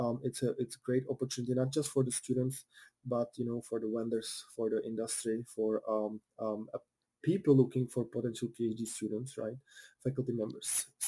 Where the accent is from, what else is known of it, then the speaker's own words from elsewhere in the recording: Czechia; He's from Czech Republic. I'm from Czech Republic as well.